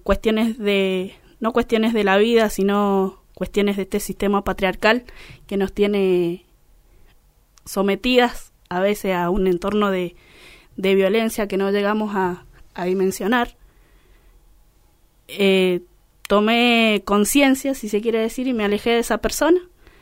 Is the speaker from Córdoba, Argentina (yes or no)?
no; San Juan, Argentina; born or raised there; also born or lived in Entre Ríos